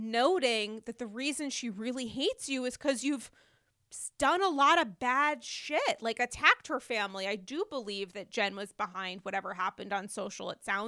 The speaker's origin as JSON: {"language": "English", "region": "New England", "country": "United States", "said": "I'm from New England. Nothing gets me more content, shall we say, than a strong Boston accent."}